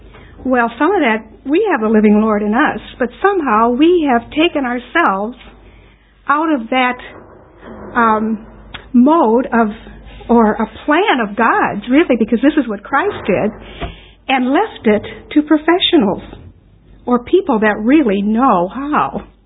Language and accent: English; United States; now in Australia; probably noticed by my accent that I'm a little different. And you Australians, you can pick it so fast. It seems that all I have to do is clear my throat and somebody says, oh, you're an American. I don't even have to say anything. But I am from America.